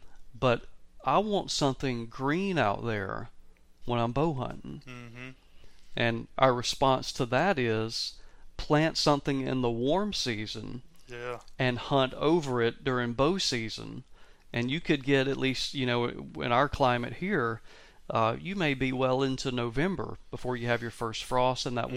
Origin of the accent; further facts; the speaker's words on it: Georgia, United States; I grew up in Georgia, and back then it was Labor Day weekend, dove hunt.